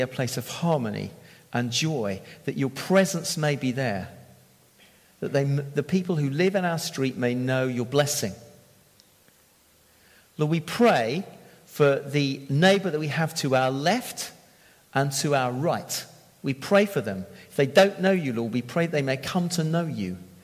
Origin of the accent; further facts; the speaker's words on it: Bath, South West England, United Kingdom; All right, I'm from Bath.